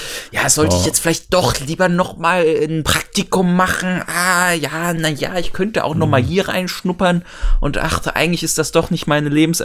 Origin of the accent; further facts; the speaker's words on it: Düsseldorf, North Rhine-Westphalia, Germany; weil es einfach eine coole Stadt ist, auch als Düsseldorfer.